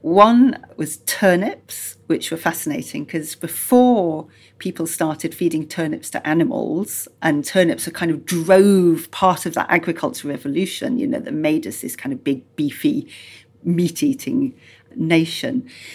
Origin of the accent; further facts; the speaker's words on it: Yorkshire and the Humber, United Kingdom; And I grew up in Yorkshire, and I remember as a child learning that the Yorkshire pudding was invented to fill up the kids